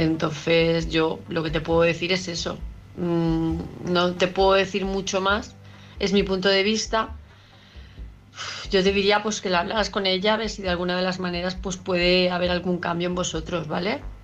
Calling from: Palma de Mallorca, Balearic Islands, Spain; de Palma de Mallorca

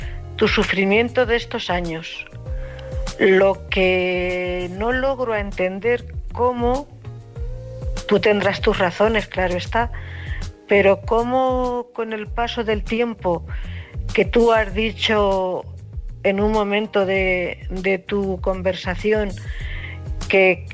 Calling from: Cuenca, Castilla-La Mancha, Spain; también castellano manchega como ella, de Cuenca.

